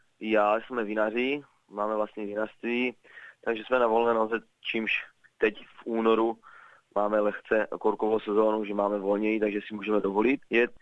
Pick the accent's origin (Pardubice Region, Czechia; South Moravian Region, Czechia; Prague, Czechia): South Moravian Region, Czechia; Mikulčice; My jsme z Mikulčic, což je malebná vesnice mezi Horonínem a Břeclaví